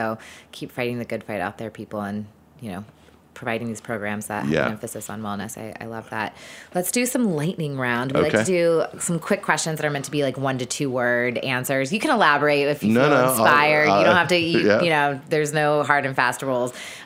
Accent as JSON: {"language": "English", "region": "the South", "country": "United States", "tie": "born or raised there", "said": "I have a secret. I grew up in the South."}